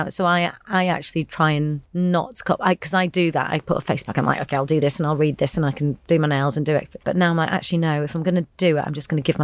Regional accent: Bradford, Yorkshire and the Humber, United Kingdom; as an Asian kid growing up in Bradford in the 80s and 90s, you know that you are not seen the same as everybody else.

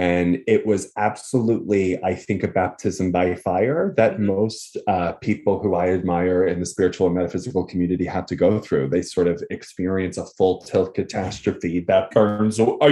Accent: Long Island, New York, United States; now in Brooklyn, United States; I am from Long Island, New York. I'm coming at you from Brooklyn, New York, baby.

